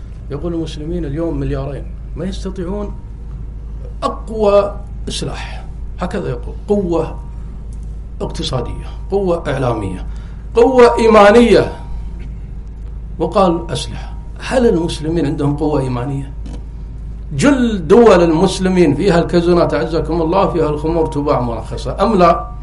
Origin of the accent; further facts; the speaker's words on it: Kuwait; وذهب أحد كبارهم عندنا في الكويت وحاول يصلح بين داعش وجبهة النصرة مرتين